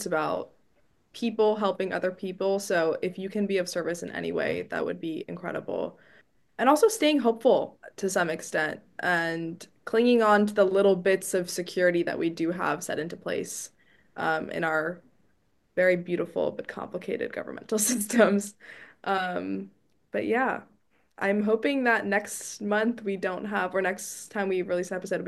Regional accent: Princeton, New Jersey, United States; so I'm from Princeton, New Jersey originally.

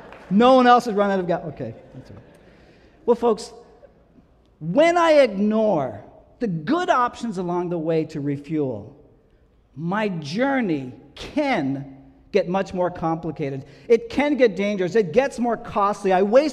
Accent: Newfoundland and Labrador, Canada; I grew up in Newfoundland. We rarely had more than one lane going each way.

